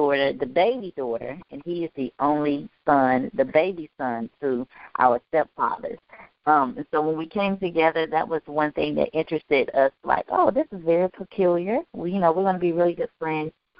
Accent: Nashville, Tennessee, United States; I am from Nashville, Tennessee

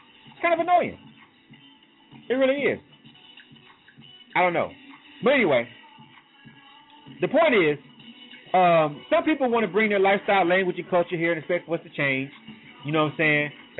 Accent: the South, United States; And I'm born and raised in the South. I've been in every state in the South.

